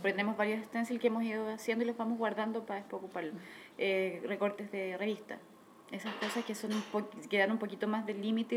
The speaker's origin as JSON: {"language": "Spanish", "country": "Chile", "said": "Somos de Chile, conocimos tu proyecto, así queremos hacerlo."}